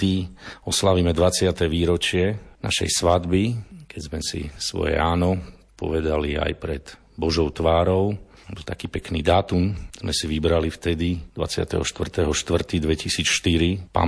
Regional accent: Sobrance, Košice Region, Slovakia; Nie som rodák odtiaľto, pochádzam z východu Slovenska, zo Zemplína, zo Sobraniec.

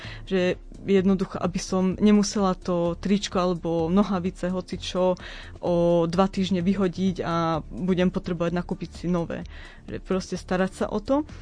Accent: Rožňava, Košice Region, Slovakia; ja pochádzam z Rožňavy a vyrastala som, keď som bola malé dieťa, na dedine, kde sme mali veľa moruši stromov.

